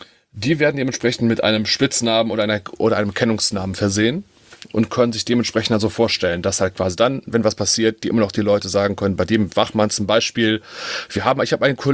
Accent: Dornheim, Germany; ich bin hier in Dornheim geboren. Ist jetzt, ja, das ist immer so das Alter zu sagen, aber vor 38 Jahren bin ich geboren. Hier in Dornheim

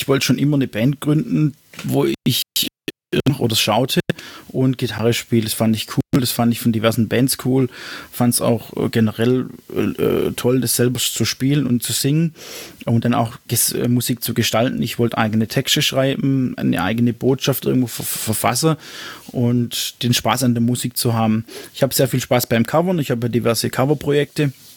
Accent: Ochsenburg, Baden-Württemberg, Germany; von dem Ort, wo ich herkomme, aus Ochsenburg.

